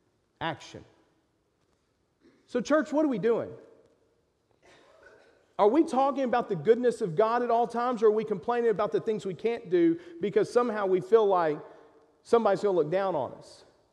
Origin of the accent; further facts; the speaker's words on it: Orange, Texas, United States; I'm an ordinary Texan. I'm from Orange, Texas. We live down in the swamp. We actually live down by the river.